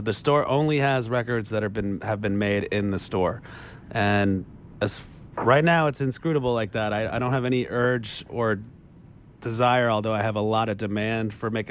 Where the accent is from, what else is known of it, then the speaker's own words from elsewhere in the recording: New York, United States; Oh, Burgundy. Sorry. Excuse me. I'm from New York.